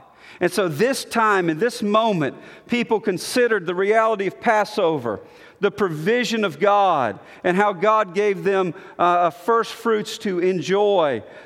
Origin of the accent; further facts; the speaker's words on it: Montgomery, Alabama, United States; but I grew up in Montgomery, Alabama